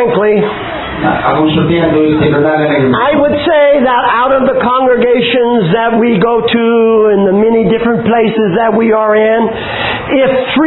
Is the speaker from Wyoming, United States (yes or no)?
no; California, United States; when I was a young man, and growing up in California, which is on the west coast of the United States, I was very much involved with horses